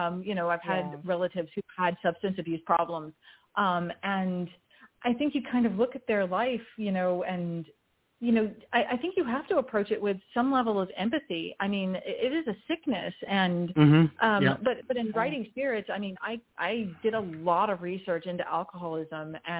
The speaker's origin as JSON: {"language": "English", "region": "Georgia", "country": "United States", "tie": "born or raised there", "said": "So when I heard you were in Tennessee, Extina, I was like, yeah, I'm the same girl. I grew up in Georgia."}